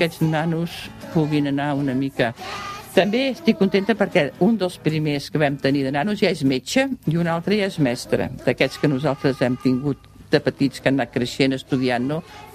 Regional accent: Catalonia, Spain; jo que sóc catalana

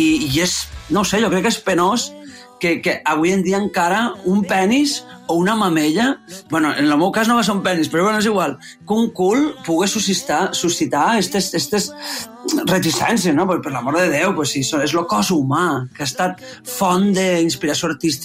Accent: Ulldecona, Catalonia, Spain; also born or lived in Barcelona; now in Mallorca, Spain; Jo tocava en grups del meu poble, membres del meu poble, però clar, Ulldecona està a 2 hores de Barna

